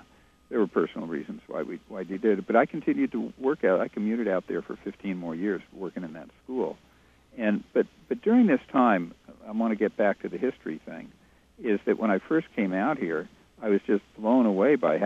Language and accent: English; New York, United States; now in Whale Gulch, United States; you got to remember that I'm from New York, and in New York, we don't build our own houses